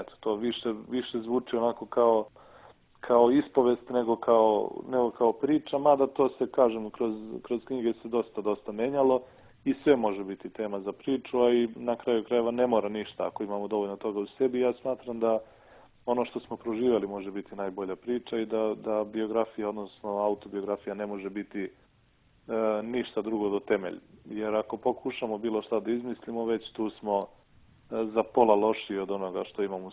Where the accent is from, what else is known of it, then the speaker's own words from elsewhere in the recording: Serbia; ja sam jel, Srbin pravoslavac